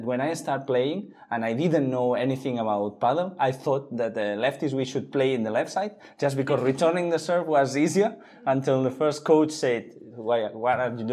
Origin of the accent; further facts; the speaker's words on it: Barcelona, Catalonia, Spain; English is a second language; I'm a guy from Barcelona, 42 years old